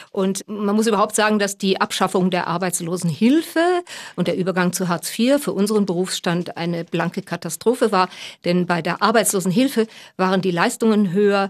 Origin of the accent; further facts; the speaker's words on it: Essen, North Rhine-Westphalia, Germany; also born or lived in Wiesbaden / Stuttgart; ich bin in Wiesbaden geboren, in Essen und Stuttgart aufgewachsen. Ich komme aus einer Theaterfamilie.